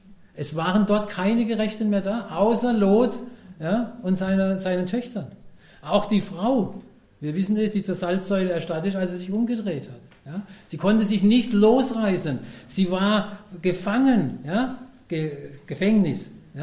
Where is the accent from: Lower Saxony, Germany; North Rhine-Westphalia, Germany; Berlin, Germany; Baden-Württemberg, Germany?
Baden-Württemberg, Germany; Karlsruhe; ich komme aus Karlsruhe, da hat 300.000 Einwohner